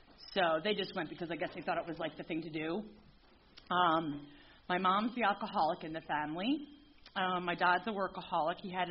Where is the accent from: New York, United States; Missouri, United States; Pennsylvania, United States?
Pennsylvania, United States; I grew up in Upper Bucks County. I went to high school Penn Ridge.